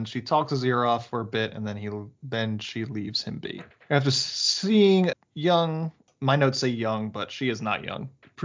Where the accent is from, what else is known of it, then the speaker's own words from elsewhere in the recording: Brooklyn, New York, United States; born there; Yeah, I mean, I was born in Brooklyn, so I lived there for 4 years before we moved.